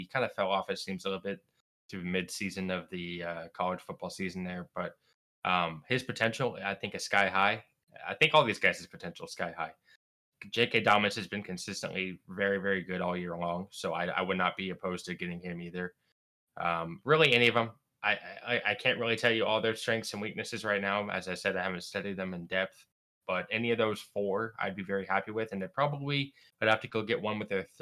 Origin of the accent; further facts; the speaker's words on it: Oregon, United States; I'm from Oregon. I live in Oregon.